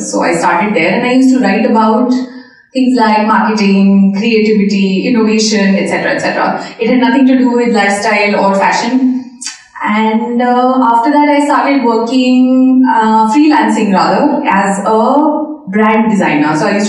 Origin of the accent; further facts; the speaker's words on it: India; I am from India, and I can tell you that it is become a big thing there only in the last couple of years, I guess.